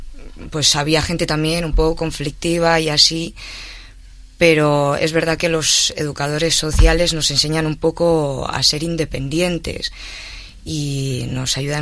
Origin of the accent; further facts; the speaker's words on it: La Rioja, Spain; soy la primera riojana que ha ido a la Fashion Week.